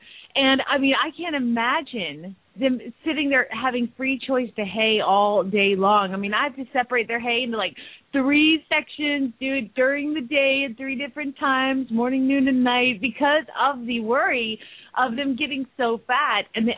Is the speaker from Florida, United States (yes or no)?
no; Phoenix, Arizona, United States; from Phoenix, Arizona